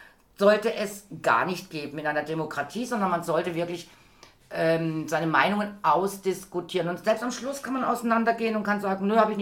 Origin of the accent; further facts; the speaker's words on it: Berlin, Germany; Also ich bin ja in Berlin mal aufgewachsen